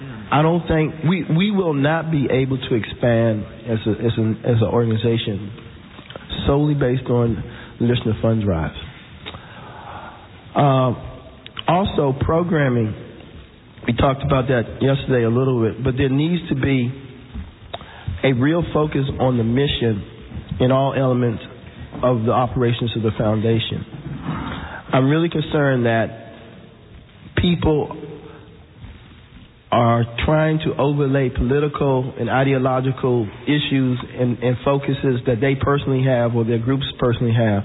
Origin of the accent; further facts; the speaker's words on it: Washington, District of Columbia, United States; from Washington, D.C.